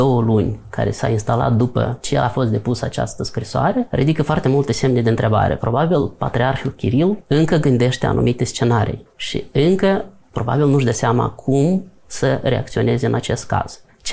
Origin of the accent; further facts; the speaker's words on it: Moldova; Suntem un stat aparte, suntem moldoveni.